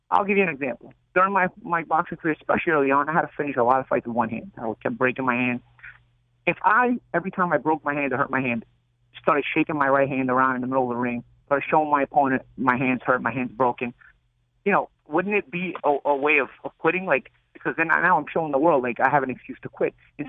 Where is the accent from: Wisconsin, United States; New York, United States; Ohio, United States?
New York, United States; Like, I'm from New York. I'm original New York. I'm a pretty real guy.